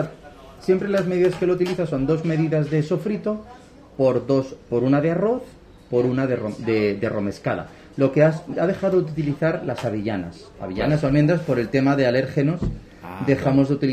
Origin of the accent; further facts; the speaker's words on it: Sabadell, Catalonia, Spain; bajaron, yo soy de Sabadell, bajaron de Sabadell a ver